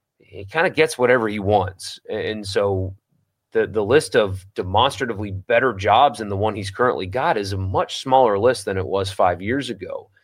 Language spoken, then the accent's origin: English; South Carolina, United States; I know I'm from South Carolina. I didn't go there for a reason, though.